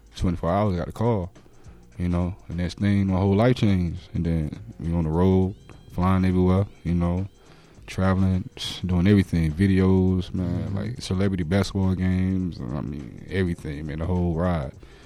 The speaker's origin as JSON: {"language": "English", "town": "Sanford", "region": "North Carolina", "country": "United States", "tie": "born or raised there", "said": "Well, it started out, man, in my hometown, Sanford, North Carolina."}